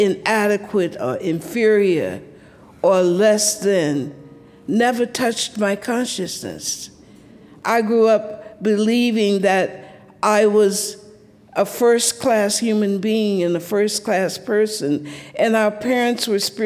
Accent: Columbus, Georgia, United States; So as a little black girl growing up in the South, I was deeply influenced by this black folk religion.

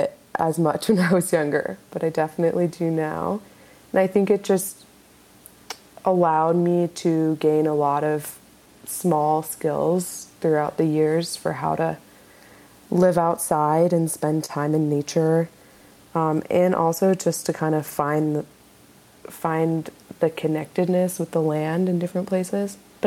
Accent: Fairbanks, Alaska, United States; So I'm from Fairbanks, Alaska, born and raised there, and I just grew up in a family that did a lot of things outside year-round.

